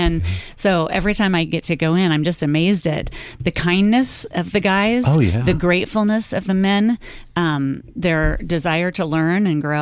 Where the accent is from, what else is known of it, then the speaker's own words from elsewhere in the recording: Covington, United States; I grew up in Covington and came to school and church in Danville